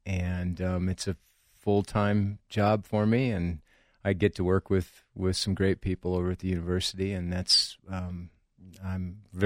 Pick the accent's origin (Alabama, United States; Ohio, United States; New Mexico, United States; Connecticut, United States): New Mexico, United States; Albuquerque; I grew up in Albuquerque, New Mexico.